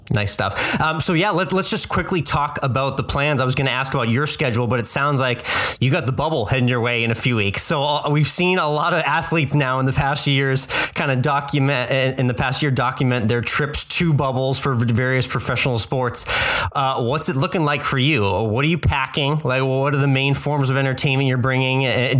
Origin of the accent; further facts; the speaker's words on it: Northeast, United States; I grew up playing in the Northeast and I played on the golf team in high school